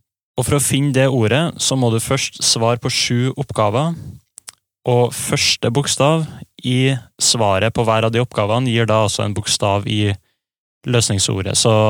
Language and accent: Norwegian; Trøndelag, Norway; jeg kommer jo opprinnelig fra Trøndelag, så skal jeg jo sannsynligvis hjem dit en tur da.